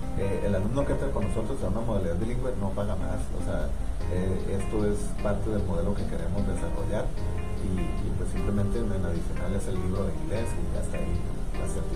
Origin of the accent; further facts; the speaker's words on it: Ensenada, Baja California, Mexico; yo soy egresado de la Autónoma de Baja California, en Ensenada, soy de allá